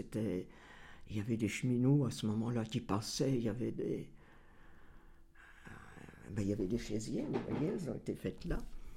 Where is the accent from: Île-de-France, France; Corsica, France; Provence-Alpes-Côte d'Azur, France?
Île-de-France, France; Vincennes; born there; Moi, je suis né à Vincennes le 27 avril 1925